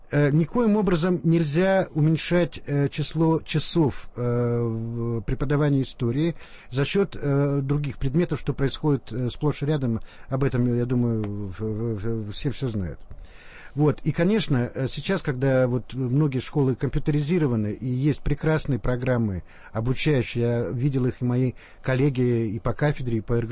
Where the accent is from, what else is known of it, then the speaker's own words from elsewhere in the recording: Moscow Oblast, Russia; я вот тоже из Подмосковья, но я ездил в археологический кружок в Москву.